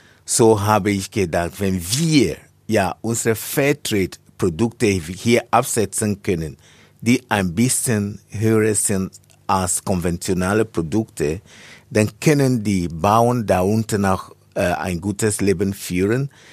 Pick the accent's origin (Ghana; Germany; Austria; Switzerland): Ghana; ich komme aus Ghana.